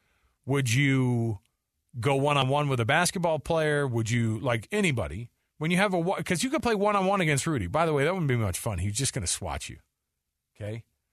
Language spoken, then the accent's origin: English; Texas, United States; Because when I was growing up in Texas.